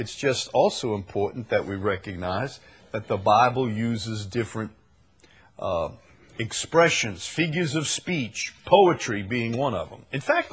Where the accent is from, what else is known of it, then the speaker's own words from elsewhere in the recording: Chalmette, Louisiana, United States; the problem was I was from Chalmette